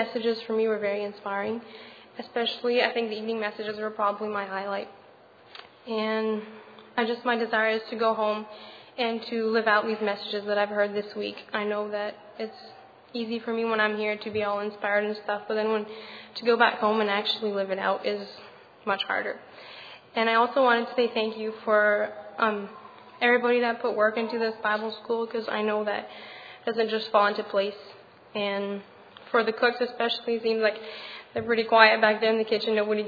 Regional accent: Ontario, Canada; I am from Ontario, Canada.

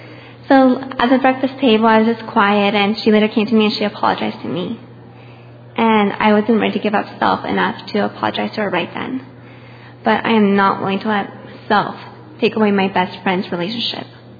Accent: Sacramento, California, United States; First off, I'm from Sacramento, California.

